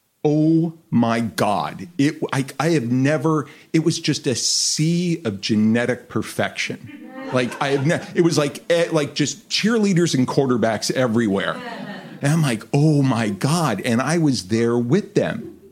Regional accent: Los Angeles, California, United States; I'm born and raised in Los Angeles.

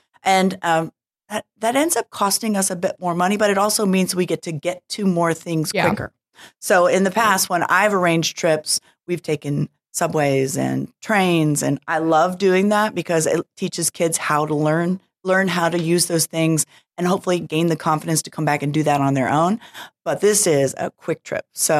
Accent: Midwest, United States; I said, hey, we're from the Midwest. We can do 3.5-4 hours easy.

